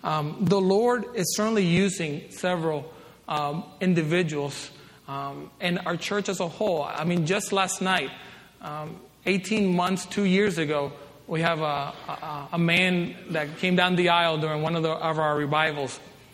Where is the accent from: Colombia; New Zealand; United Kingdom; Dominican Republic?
Dominican Republic; now in United States; I mean, growing up in the Caribbean, you are born a Catholic. I mean, you don't have a choice. That's just the way you're born. I often kid in Sunday's class that, just like Paul said, I am a Jew of the Jew. Well, you're looking at an American-born Dominican